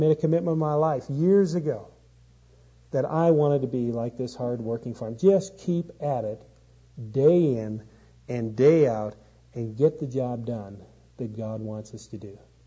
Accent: Canada; I grew up in Canada.

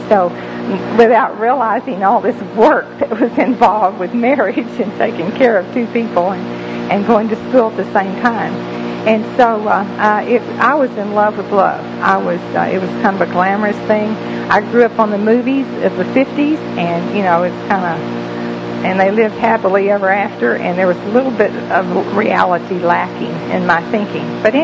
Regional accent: Corpus Christi, Texas, United States; But I was raised in Corpus Christi, Texas, and went to the University of Corpus Christi.

